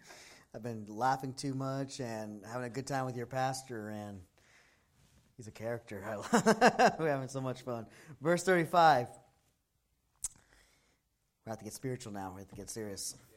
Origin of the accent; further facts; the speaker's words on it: San Diego, California, United States; Well, like I said, I'm from California. I'm from San Diego, home of the San Diego Chargers.